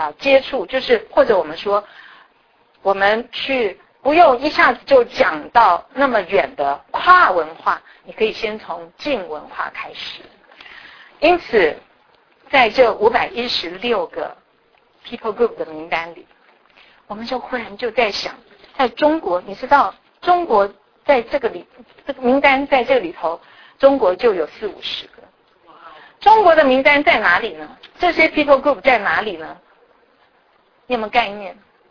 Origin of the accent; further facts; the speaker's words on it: Taiwan; 就好像我们在我们从台湾来的知道